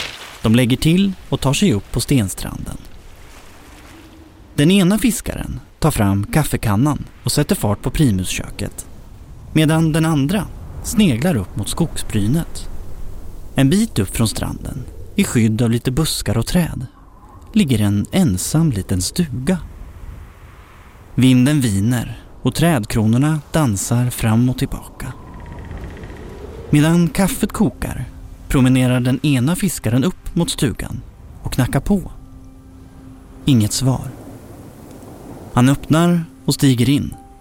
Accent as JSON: {"language": "Swedish", "town": "Motala", "region": "Östergötland", "country": "Sweden", "tie": "born or raised there", "said": "Första gången jag hörde talas om enslingen var som liten grabb under min uppväxt i Motala."}